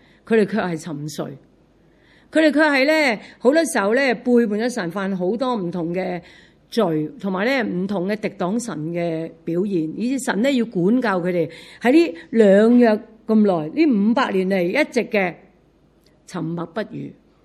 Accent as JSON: {"language": "Cantonese", "country": "Hong Kong", "said": "即系好似我哋香港人咁吓"}